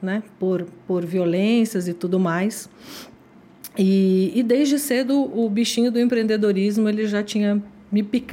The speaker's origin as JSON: {"language": "Portuguese", "town": "São José dos Campos", "region": "São Paulo", "country": "Brazil", "tie": "born or raised there", "said": "eu sou natural de São José dos Campos, bem filha de pais simples, né? Morava num bairro assim, um bairro tradicional, na verdade, um bairro até simples de São José dos Campos"}